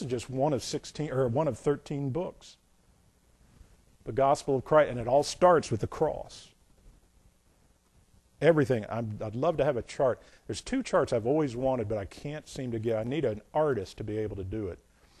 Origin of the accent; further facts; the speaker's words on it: Indiana, United States; now in North Carolina, United States; I have no problem with diversity. I'm from Indiana.